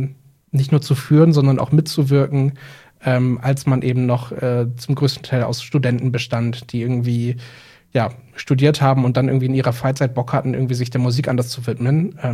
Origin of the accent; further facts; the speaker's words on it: Cuxhaven, Lower Saxony, Germany; born there; now in Hamburg, Germany; also ich bin in Cuxhaven geboren, aber jetzt seit 5, 6 Jahren wohne ich in Hamburg, also fast der nächstliegenden größeren Stadt neben Bremen.